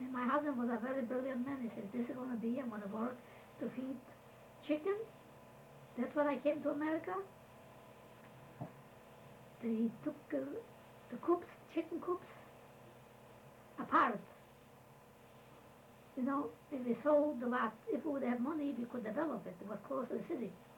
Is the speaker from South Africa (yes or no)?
no; Szydłowiec, Masovian Voivodeship, Poland; Shidlovyets, my hometown.